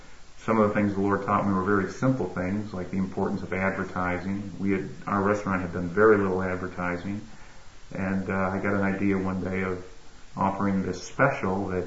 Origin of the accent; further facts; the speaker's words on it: Syracuse, New York, United States; now in Tampa, United States; Well, my hometown is Syracuse, New York.